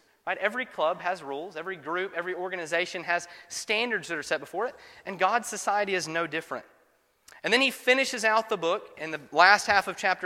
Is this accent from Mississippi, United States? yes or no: yes; Grenada, Mississippi, United States; it's a small enough town like my hometown of Grenada. A lot of old South towns like my hometown had a club, a group, a society called Cotillion.